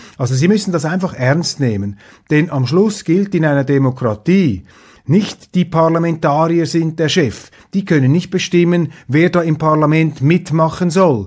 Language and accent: German; Switzerland; Ich da als Schweizer Zaungast mitten auf der Pressetribüne